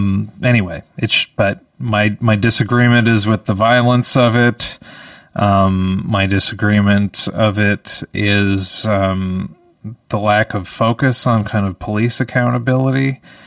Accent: Canada; I felt pride as a Canadian.

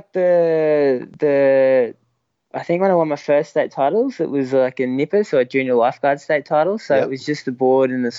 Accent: Maroochydore, Queensland, Australia; So I grew up on the Sunshine Coast, like Maroochydore area. It's just it's a relatively small kind of area. Semi tourist area just north of like Brisbane in Queensland.

